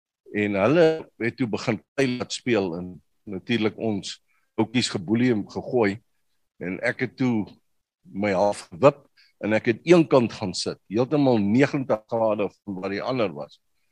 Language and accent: Afrikaans; Pretoria, Gauteng, South Africa; born or raised there; also born or lived in Warmbad